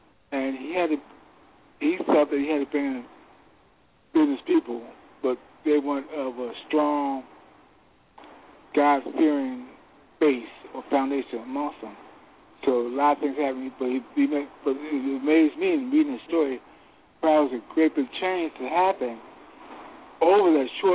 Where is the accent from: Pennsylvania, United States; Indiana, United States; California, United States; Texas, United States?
Pennsylvania, United States; Philadelphia; I come from Philadelphia, and right now there's a imam who had to go to jail because he was corrupt.